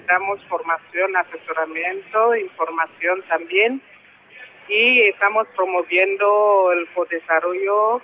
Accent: Cameroon; now in Madrid, Spain; Somos camerunenses.

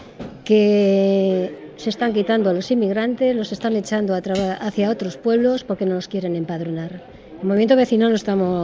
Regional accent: Madrid, Community of Madrid, Spain; incluso yo soy de Madrid

